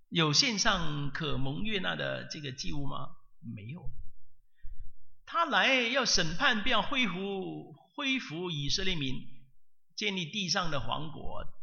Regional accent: China; 我们中国人有说一句话，说善有善报，恶有恶报，若是不报，时候没到

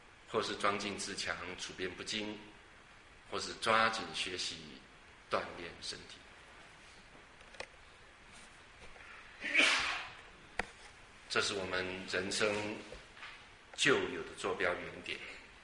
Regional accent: Taiwan; 这是我在台湾海峡的东岸长大的

